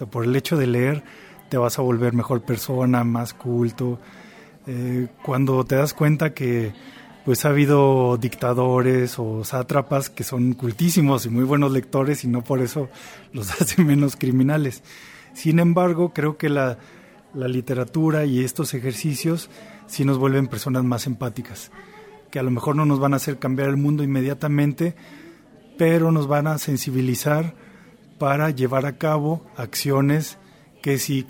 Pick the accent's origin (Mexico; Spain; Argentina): Mexico; Zacatecas; now in Oaxaca, Mexico; en Oaxaca, donde yo vivo hace ya muchos años, aunque soy de Zacatecas.